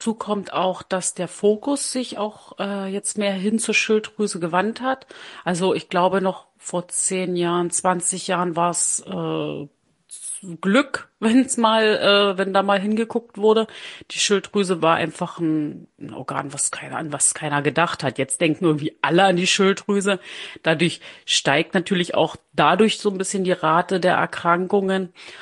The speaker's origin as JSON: {"language": "German", "region": "East Germany", "country": "Germany", "tie": "born or raised there", "said": "wir sind ja alle in der DDR groß geworden."}